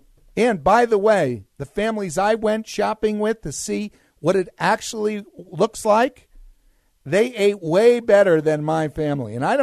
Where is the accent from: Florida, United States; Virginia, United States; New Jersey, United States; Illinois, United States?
New Jersey, United States; I was born in New Jersey, familiar with New Jersey politics, grew up there.